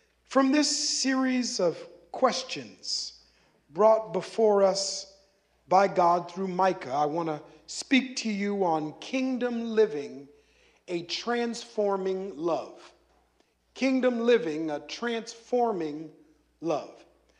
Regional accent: Minnesota, United States; I mean, I'm born and raised in Minnesota. Yeah, you betcha, for sure. I am from Norwegian heaven, the saintly Scandinavian land of Minnesota

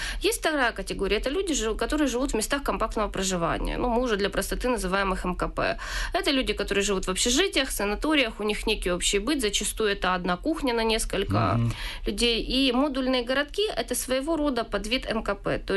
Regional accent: Donetsk, Donetsk Oblast, Ukraine; now in Kyiv, Ukraine; когда я приехала сама из Донецка в Киев 1.5 года назад

